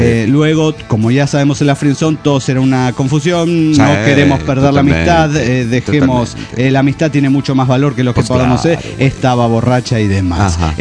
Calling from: Aguascalientes, Mexico; de Aguascalientes, México.

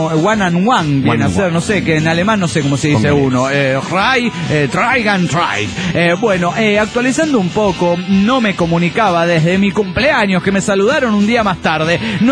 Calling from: León, Guanajuato, Mexico; de León, Guanajuato.

